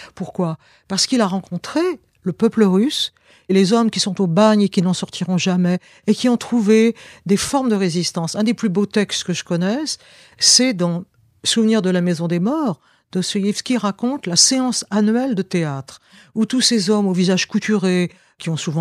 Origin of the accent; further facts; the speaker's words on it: Pays de la Loire, France; Mais dans mon enfance, dans la campagne où j'étais près d'Angers, j'ai pu connaître des gens, des vignerons, des femmes âgées.